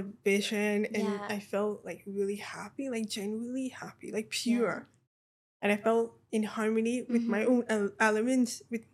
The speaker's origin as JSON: {"language": "English", "town": "Toronto", "region": "Ontario", "country": "Canada", "tie": "born or raised there", "said": "In Toronto, I would sleep on the street. I was living with my parents."}